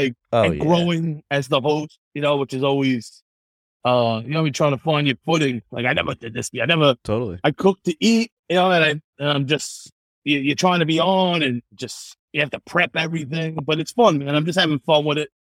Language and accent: English; Brooklyn, New York, United States; now in Rockaway, United States; From Brooklyn and moved down to Rockaway when I was in like 6th grade.